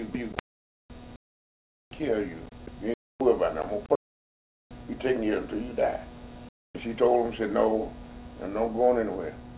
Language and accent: English; Carolina, United States; I left and went to my hometown in Carolina. I finished Carolina